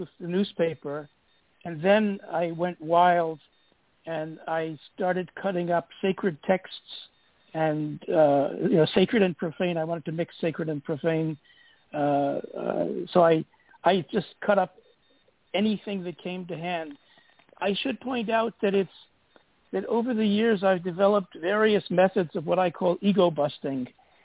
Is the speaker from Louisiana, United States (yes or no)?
no; New York, United States; born there; first language German; I'm the child of refugees from Vienna, so I grew up with German as my native tongue, but I never studied German in school. So I was born here. I was born in New York. So I really have two native tongues